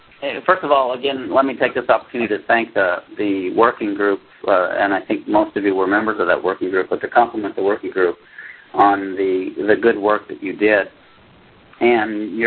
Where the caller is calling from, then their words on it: Vilnius, Lithuania; I'm calling in from Vilnius, Lithuania